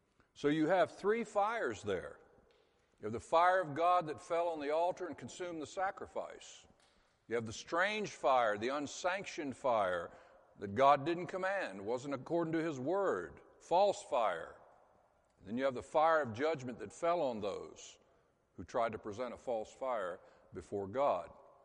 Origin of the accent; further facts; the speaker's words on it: Florida, United States; I'm from the South, by the way. A lot of folks don't realize that Florida is part of the South. I'm from North Florida, which is a lot more, used to be a lot more like South Georgia.